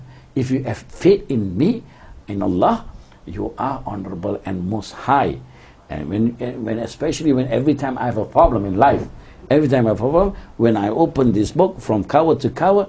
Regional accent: George Town, Penang, Malaysia; I'm from Penang, Georgetown.

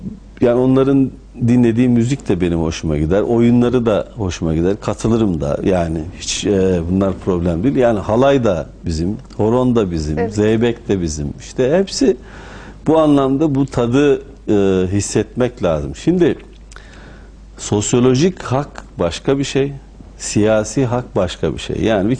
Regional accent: Bursa, Turkey; Benim Bursa'da büyüdüğüm mahalle Bosna'dan, Sancak'tan gelen kardeşlerimizin bulunduğu mahalle.

